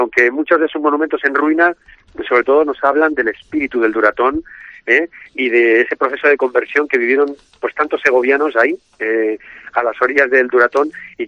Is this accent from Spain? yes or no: yes; Escalona, Castilla-La Mancha, Spain; Yo siempre en mi pueblo, en Escalona, plantaba los belenes con los jóvenes y con el sacerdote